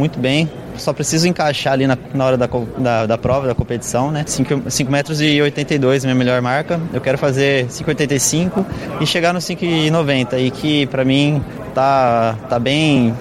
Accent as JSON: {"language": "Portuguese", "town": "Marília", "region": "São Paulo", "country": "Brazil", "said": "a gente é de Marília, do mesmo lugar, da mesma cidade, né? Eu saí primeiro, depois ele saiu."}